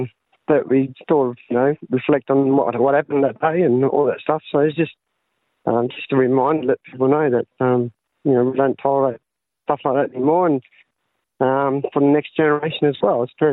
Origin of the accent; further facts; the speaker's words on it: Pingelly, Western Australia, Australia; born there; Down south of West Australia, a place called Pinjelly. My mum was born a bit further away towards Kalgoorlie Way, Calabarran, so I was born there. So we're Noongars.